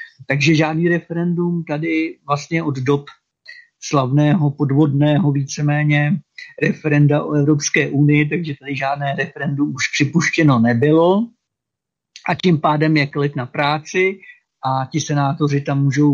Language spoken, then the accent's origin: Czech; Slovakia; že jako Slováci bychom si vystačili s jednou národní radou nebo sněmovnou